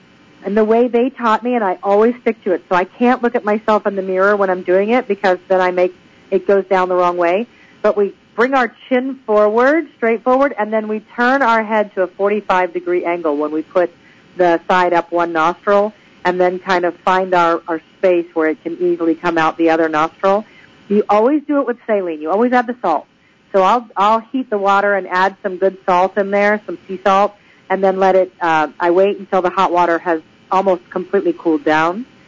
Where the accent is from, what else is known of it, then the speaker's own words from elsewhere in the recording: Georgia, United States; also born or lived in California; because I'm from Georgia. I'm originally from California, but that doesn't count because I was 3 when we moved away. So really, I was in Georgia for more than 30 years